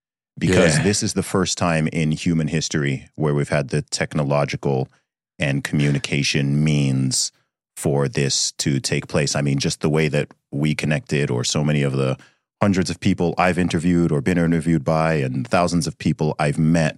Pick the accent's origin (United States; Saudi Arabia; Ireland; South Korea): Saudi Arabia; now in Dubai, United Arab Emirates; I mean, I live in Dubai, and you were talking about, you know, you were in Dubai recently, and I grew up in Saudi Arabia